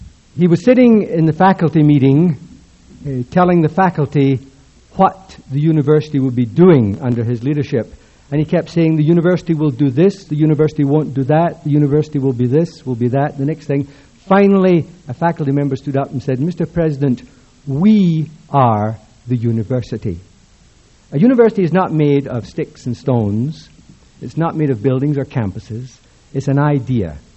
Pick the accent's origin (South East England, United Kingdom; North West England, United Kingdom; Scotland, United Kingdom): Scotland, United Kingdom; One, a statement of Samuel Johnson, whom as a Scot I don't have much respect for, but he was a pretty good English writer.